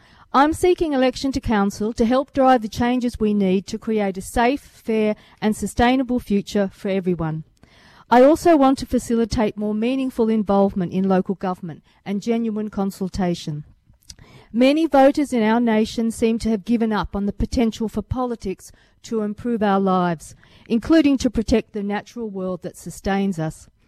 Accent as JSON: {"language": "English", "town": "Sydney", "region": "New South Wales", "country": "Australia", "tie": "born there", "lives_now": "Queanbeyan, Australia", "said": "I was born in Sydney and I came to the capital region to work in Parliament House. I live in Queanbeyan, which has been my home for almost 30 years."}